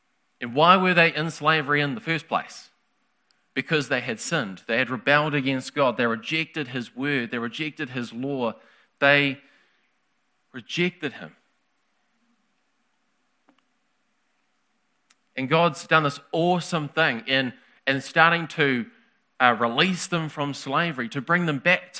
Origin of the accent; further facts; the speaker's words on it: New Zealand; I do this job, and I'm a New Zealander, and also this is my other box, religion.